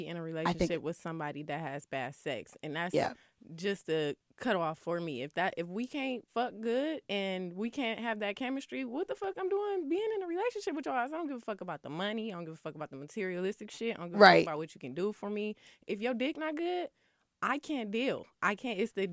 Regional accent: Flint, Michigan, United States

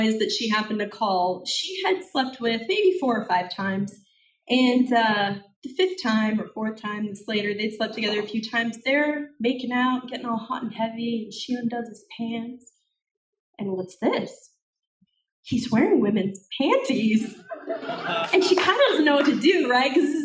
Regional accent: Salt Lake City, Utah, United States; So, I grew up in Salt Lake City. It is not the polygamous dry county playland that many of you think that it is.

